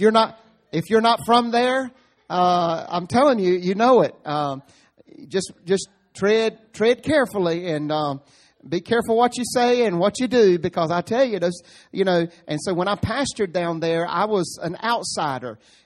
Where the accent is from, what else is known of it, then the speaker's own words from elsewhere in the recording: Rocky Mount, North Carolina, United States; I'm a native of Nash County. I was born in Rocky Mount at Nash General Hospital.